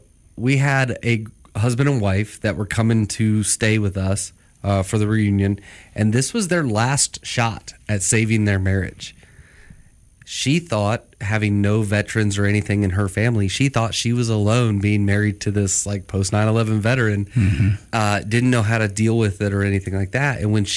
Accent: Ohio, United States; So it's area code 937. If you don't know, I'm from Ohio.

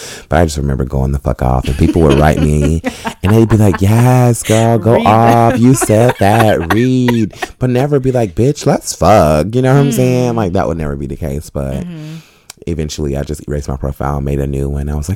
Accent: the South, United States; I'm a very kind and hospitable person. I'm from the South.

